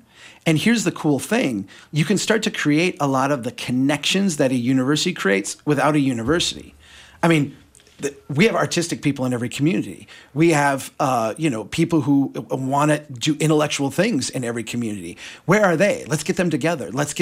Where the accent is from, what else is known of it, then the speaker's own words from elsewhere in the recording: Brainerd, Minnesota, United States; or we could talk about my hometown of Brainerd, or we could talk about Bemidji